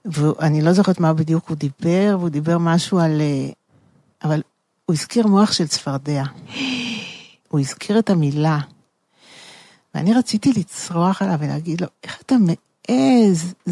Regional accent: Tel Aviv, Tel Aviv District, Israel; אני גדלתי בתל אביב ביד אליהו

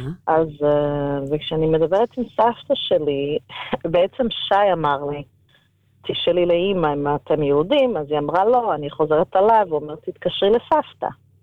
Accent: Porto, Porto District, Portugal; ואני ואמא וסבתא שגדלנו בעיר בפורטו

